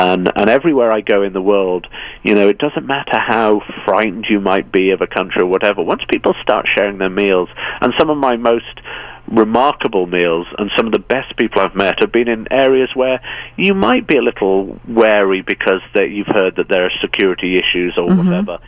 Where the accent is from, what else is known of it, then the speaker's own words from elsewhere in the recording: United States; I can say we now, I'm an American.